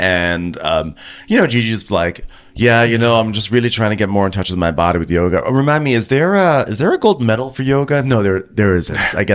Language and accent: English; Sweden; English is a second language; It's okay. We are wearing blazers because we're from Sweden.